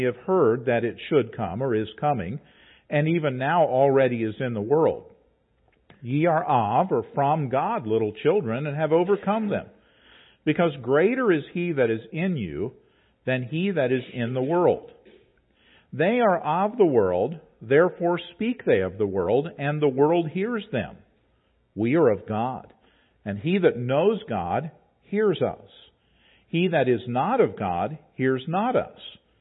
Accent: West Milford, West Virginia, United States; I grew up in West Milford, West Virginia, and West Milford has all of 300 people.

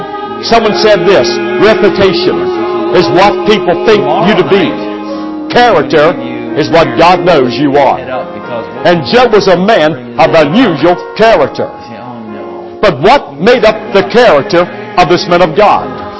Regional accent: West Virginia, United States; And so I always enjoy coming back to Virginia, or else to West Virginia, of course, my home state.

